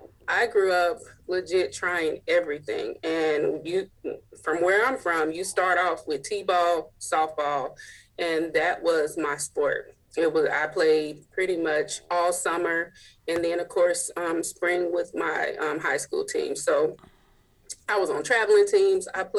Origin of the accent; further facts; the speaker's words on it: Hayti, Missouri, United States; I mean, I grew up in a very rural area. My hometown is called Hayti, Missouri. It's southeast Missouri. I am legit 80 miles from Memphis, which is south. And I am 250 miles from St. Louis, which is north.